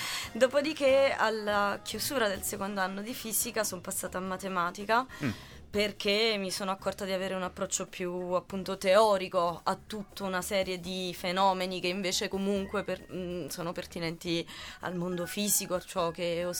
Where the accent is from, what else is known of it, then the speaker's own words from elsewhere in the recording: Caserta, Campania, Italy; also born or lived in Naples; now in Turin, Italy; Caserta, nata a Napoli, eccetera, eccetera. Sono qui da 5 anni a Torino, perché sono salita a fare sostanzialmente ingegneria matematica.